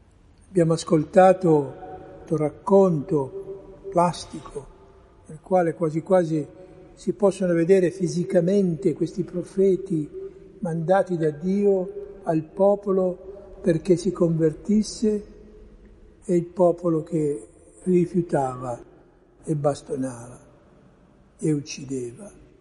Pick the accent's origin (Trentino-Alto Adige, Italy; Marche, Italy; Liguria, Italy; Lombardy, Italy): Liguria, Italy; Genoa; Io ho 74 anni, sono cresciuto a Genova, in Liguria